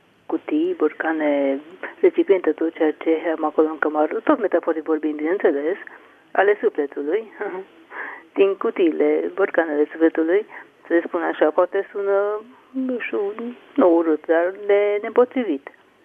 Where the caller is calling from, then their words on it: Petroșani, Hunedoara County, Romania; sunt din Petrușani.